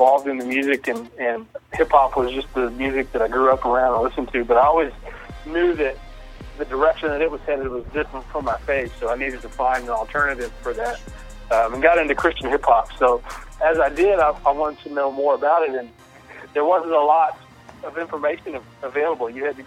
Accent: Houston, Texas, United States; somehow found out I was from Houston

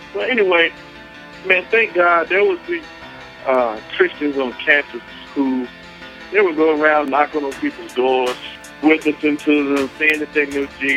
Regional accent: North Carolina, United States; Man, I hail from North Carolina. North Carolina.

